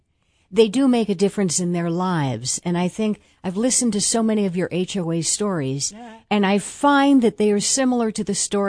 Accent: United States; I have to tell you, from a big picture point of view, as an American, I'm frightened at what appears to me to be the nonstop attacks on democracy.

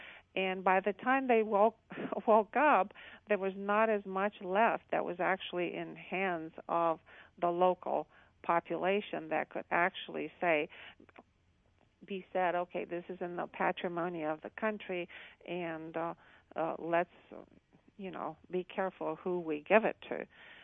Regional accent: Romania; English is a second language; I remember growing up in southern Romania, which my hometown was heavily industrial. We had about 7 refineries.

